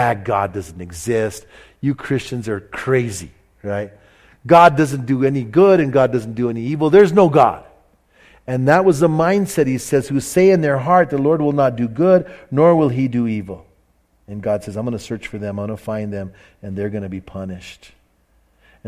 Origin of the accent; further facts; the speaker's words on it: United States; So that's, for us as an American, if something like this was to happen to us, can you imagine how we would freak?